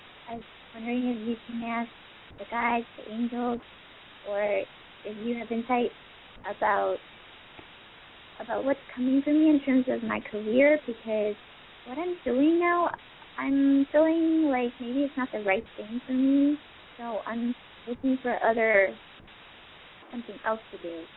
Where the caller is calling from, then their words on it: California, United States; I know, I'm calling from California.